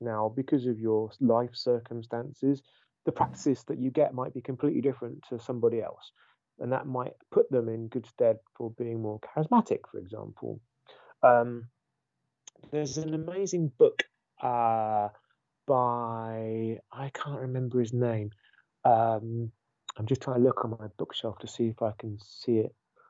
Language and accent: English; England, United Kingdom; now in United States; And so how I approach that in the US as an English person, let's remember that, will be different